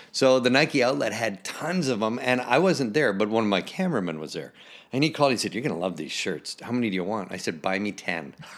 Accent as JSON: {"language": "English", "town": "Edmonton", "region": "Alberta", "country": "Canada", "tie": "born or raised there", "said": "You know, in Edmonton, there was, if you think about it, and a lot of folks would go, God, where is it? I know that's way up north."}